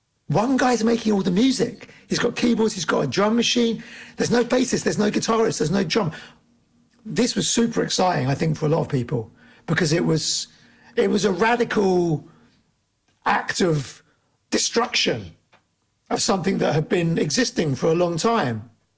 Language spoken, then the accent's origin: English; London, United Kingdom; I grew up in London.